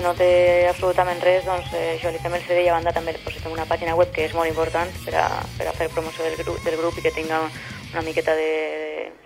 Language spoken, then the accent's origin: Catalan; Valencian Community, Spain; Volíem que fora la comarca perquè nosaltres som del Camp de Túria